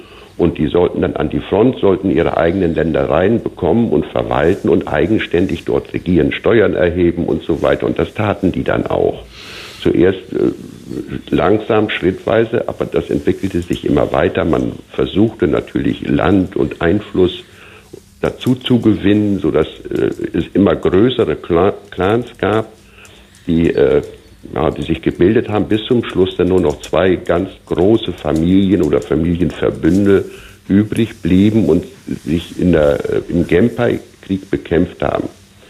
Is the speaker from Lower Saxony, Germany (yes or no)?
yes; Lower Saxony, Germany; now in Berlin, Germany; Ich bin in Ostfriesland geboren und aufgewachsen und mich zog es immer in die weite Welt hinein